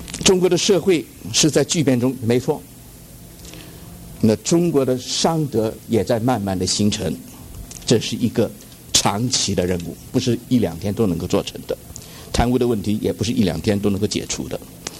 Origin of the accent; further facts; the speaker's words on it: United States; Chinese is a second language; 你大概还不知道我在哪里长大的，我在美国长大的，我的中文在美国学的。